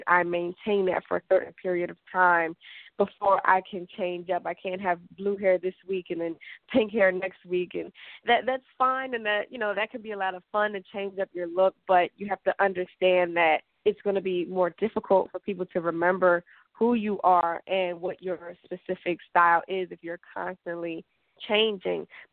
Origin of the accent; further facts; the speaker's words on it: Philadelphia, Pennsylvania, United States; I was able to win an award in my hometown at Sigma Sound, and that was the R&B contest in Philadelphia